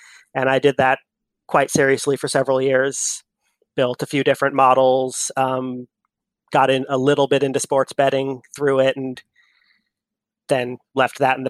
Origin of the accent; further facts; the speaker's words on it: Eugene, Oregon, United States; Big college sports fan, born and raised in Eugene, Oregon. So huge Duck fan